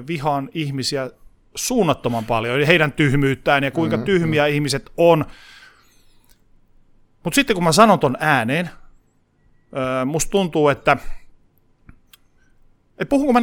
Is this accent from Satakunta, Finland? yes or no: no; Oulu, North Ostrobothnia, Finland; Mä olen Oulusta kotoisin. Oulu on tervakaupunki.